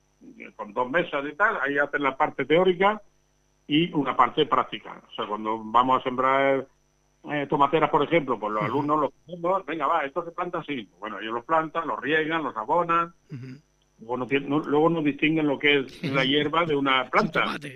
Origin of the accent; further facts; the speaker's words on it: Cuevas del Almanzora, Andalusia, Spain; born there; que es de Cueva de Almanzora, donde yo nací